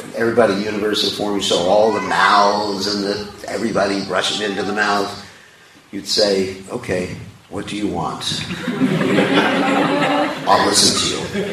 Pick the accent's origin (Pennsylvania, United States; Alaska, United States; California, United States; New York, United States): New York, United States; born there; I was born in New York, and I still can't figure it out.